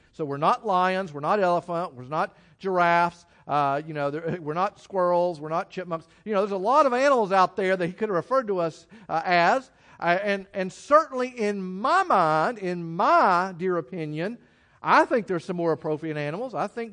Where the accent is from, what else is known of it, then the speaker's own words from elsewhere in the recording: Texas, United States; I grew up in Texas with cows.